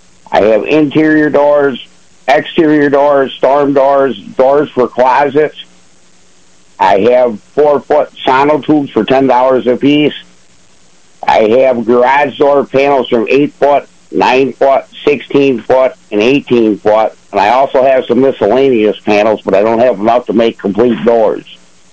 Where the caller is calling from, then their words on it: Asher, New York, United States; Calling from Asher, New York.